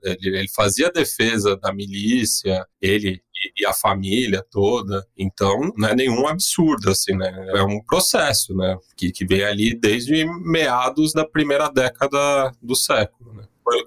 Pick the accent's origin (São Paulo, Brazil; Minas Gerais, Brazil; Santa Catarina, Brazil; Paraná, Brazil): São Paulo, Brazil; vivendo aqui, nascido e criado aqui em São Paulo